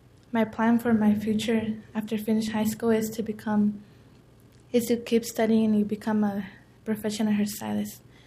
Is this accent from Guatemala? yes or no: yes; Guatemala; now in United States; My dad is from Mexico and I'm from Guatemala.